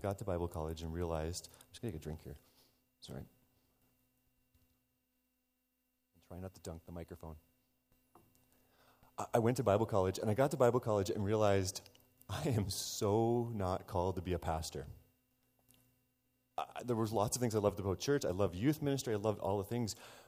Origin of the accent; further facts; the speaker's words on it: Ontario, Canada; I grew up in Ontario, and I usually apologize for that, but I did marry a girl from Saskatchewan